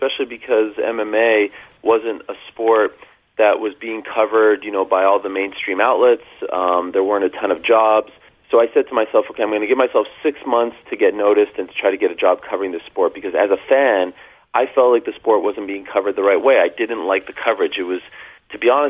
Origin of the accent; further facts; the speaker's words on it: Montreal, Quebec, Canada; I grew up in Montreal